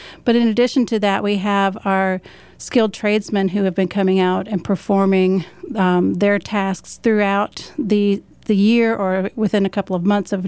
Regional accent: Chapel Hill, North Carolina, United States; But I grew up here in Chapel Hill.

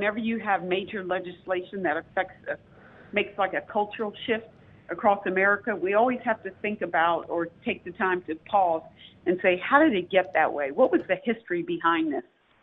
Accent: Pennsylvania, United States; When I think back growing up outside of Philadelphia in a very sports-rich area

